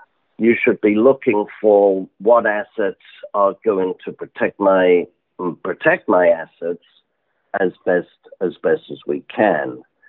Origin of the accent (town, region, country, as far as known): England, United Kingdom